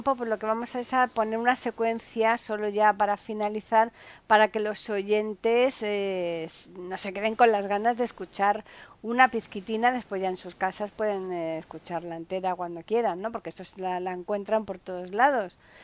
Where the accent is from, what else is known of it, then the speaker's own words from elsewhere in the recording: Andalusia, Spain; now in Madrid, Spain; No, yo soy andaluza, pero que te quiero decir que como estoy aquí en Madrid